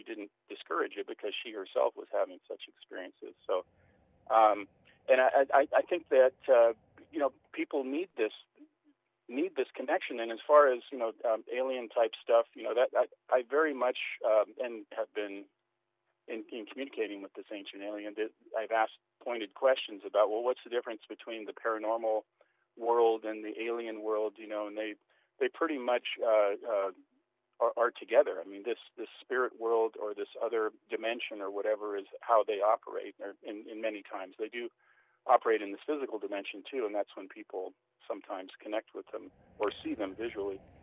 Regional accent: Washington, United States; we were hiking in Eastern Washington State, my home state.

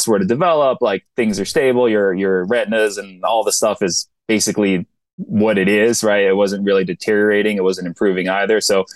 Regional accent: New York City, New York, United States; So I grew up in New York City.

